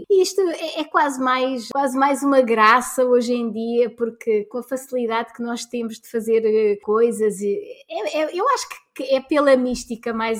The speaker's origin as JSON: {"language": "Portuguese", "region": "Lisbon", "country": "Portugal", "said": "eu sei que quando vou ao Porto, eu sou de Lisboa, quando vou ao Porto, eu sei que tenho que adaptar um pouco às vezes os nomes porque são diferentes."}